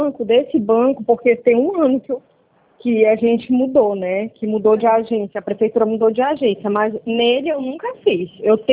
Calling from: Pará, Brazil; Jabaituba, no Pará.

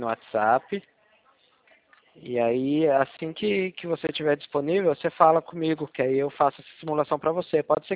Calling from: Limeira, São Paulo, Brazil; Eu falo da cidade de Limeira.

